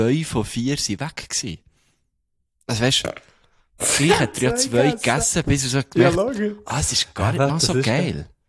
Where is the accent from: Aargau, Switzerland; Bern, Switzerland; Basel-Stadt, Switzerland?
Bern, Switzerland; wo kommst du denn da her? Und dann so, ja, von Bern und so